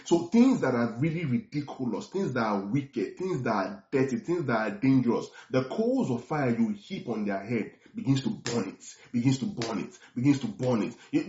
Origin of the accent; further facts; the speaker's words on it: Lagos, Nigeria; You will know that I'm a Yoruba boy. You will know that I grew up in Lagos